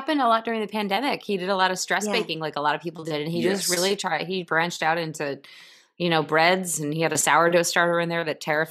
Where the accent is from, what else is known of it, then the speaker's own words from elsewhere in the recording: New York, United States; I grew up sort of in the Lower Hudson Valley, and a lot of like local history, a lot of like American Revolution stuff happened here